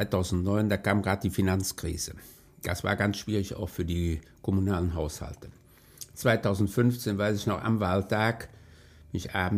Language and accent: German; Troisdorf, North Rhine-Westphalia, Germany; also zum einen komme ich aus Troisdorf-Müllekofen, das ist der kleinste Ort in Troisdorf